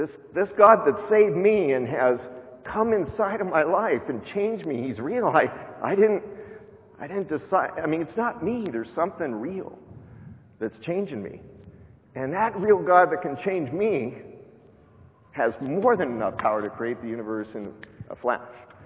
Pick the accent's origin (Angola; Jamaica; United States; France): United States; I was raised in the American public school system.